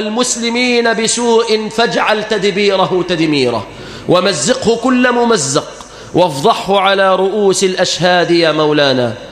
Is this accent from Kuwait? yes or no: no; Egypt; اللهم أنقذ بلادنا مصر من الفقر، وأنقذ بلادنا مصر من الظالمين